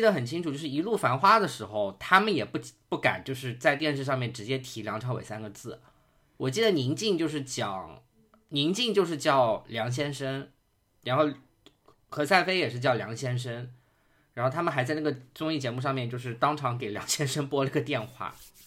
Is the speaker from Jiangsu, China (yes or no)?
yes; Suzhou, Jiangsu, China; 苏州园林，因为我也是苏州人嘛